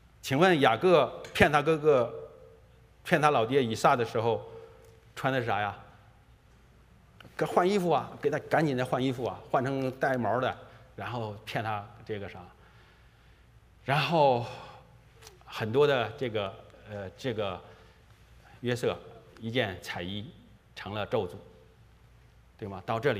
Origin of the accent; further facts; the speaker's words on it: China; now in Canada; 就像这个当年的这个我们中国人到了加拿大来修铁路一样